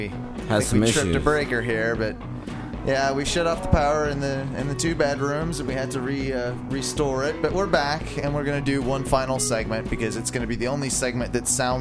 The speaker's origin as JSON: {"language": "English", "region": "England", "country": "United Kingdom", "said": "I'm English"}